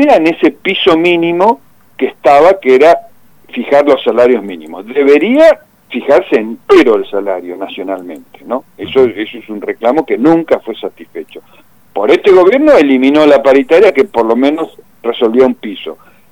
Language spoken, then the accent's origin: Spanish; Neuquén, Argentina; yo soy de Neuquén